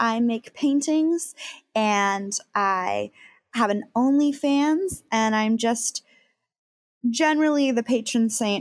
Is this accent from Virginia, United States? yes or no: yes; Falls Church, Virginia, United States; So I'm from Falls Church, Virginia